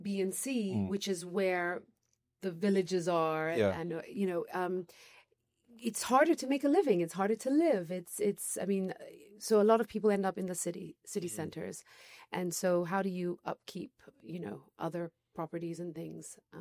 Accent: Nablus Governorate, Palestine; So I'm from originally from Jama'in and Burka, which are two villages of the sort of Nablus governorate, as it were. So we're falahin, as it were, peasants. We're all peasants.

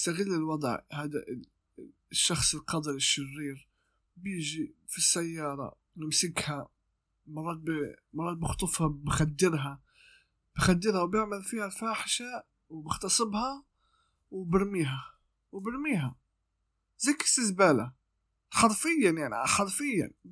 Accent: Gaza, Gaza Strip, Palestine; عاد الحمد لله عندنا في غزة المخابرات وهذا بيعرفوا يمسكوا الحاجات التنمر الإلكتروني

